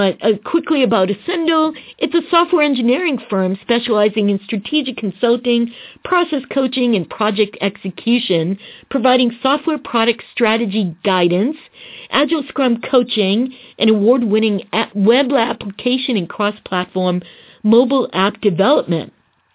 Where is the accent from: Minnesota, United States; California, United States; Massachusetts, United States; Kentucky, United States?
Massachusetts, United States; Boston; So, yeah, I'm originally from Boston, South Shore, so I still have family.